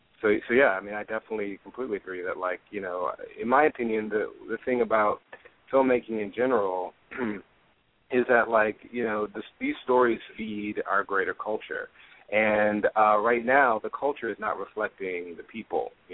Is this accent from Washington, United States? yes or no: no; Houston, Texas, United States; I grew up in Houston, you know, big city